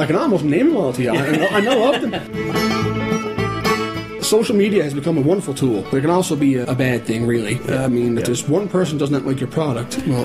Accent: Foxtrap, Newfoundland and Labrador, Canada; I'm from Foxtrap, Exception Bay South, on the Avalon Peninsula of Newfoundland.

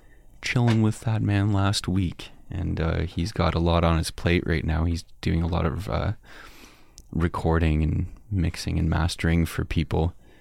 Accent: Ontario, Canada; He's actually from, I believe he's from Holland Landing, Newmarket, neighboring my hometown. I grew up around him

